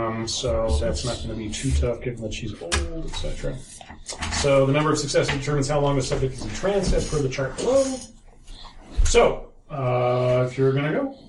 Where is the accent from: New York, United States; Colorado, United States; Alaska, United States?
Colorado, United States; We're from Colorado.